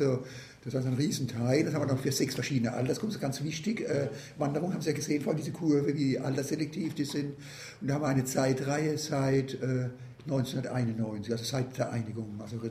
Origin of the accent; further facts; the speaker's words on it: Mannheim, Baden-Württemberg, Germany; so wie meine Heimatstadt Mannheim mit Ludwigshafen